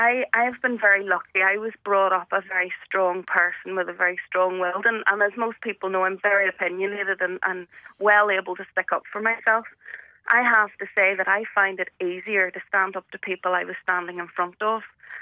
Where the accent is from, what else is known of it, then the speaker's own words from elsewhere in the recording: Belfast, Northern Ireland, United Kingdom; I'm from the Shore Road in Belfast, and I was called a Millie. I was teased for having a common accent.